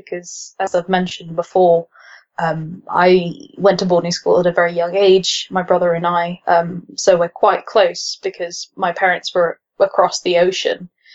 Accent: London, United Kingdom; born there; I was born in London, but I'm not from London." Like, up until that point, you know, up until recently, I'd barely spent any time in London at all. And even now, you know, I've barely spent any time in London. I would not call it my home.

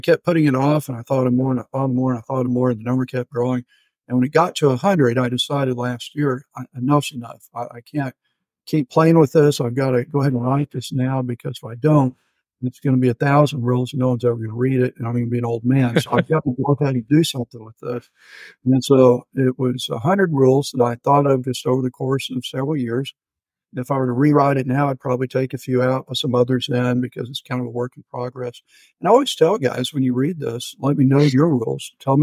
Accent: Houston, Texas, United States; We're from Houston, Texas.

